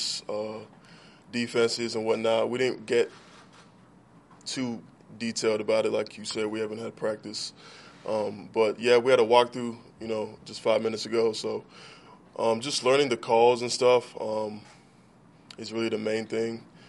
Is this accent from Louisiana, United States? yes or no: no; Bowling Green, Kentucky, United States; also born or lived in Bolingbrook, Illinois; Yeah, so I was born in Cook County Hospital, 95, and then I moved to Bolingbrook, the suburbs, lived there till I was 8, and then I moved to Bowling Green, Kentucky, so.